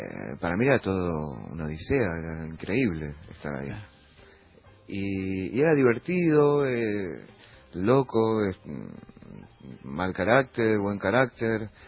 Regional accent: Buenos Aires, Argentina; De acá, de Buenos Aires.

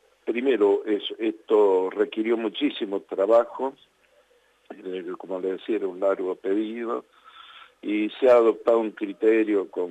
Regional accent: Córdoba, Argentina; en el caso mío, como diputado cordobés

